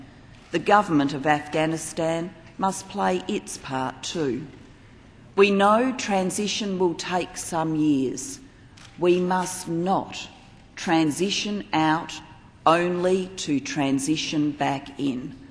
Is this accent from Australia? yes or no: yes; South Australia, Australia; from my home state of South Australia